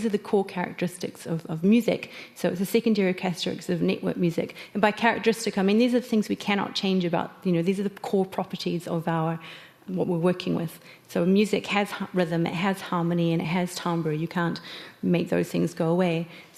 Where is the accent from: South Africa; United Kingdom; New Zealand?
New Zealand; but I'm from New Zealand and it's always going to be 200 milliseconds